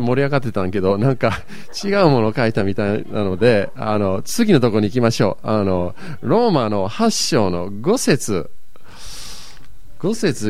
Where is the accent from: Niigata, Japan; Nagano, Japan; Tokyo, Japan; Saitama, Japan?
Tokyo, Japan; born there; now in Kobe, Japan; 私東京生まれなんですけれども、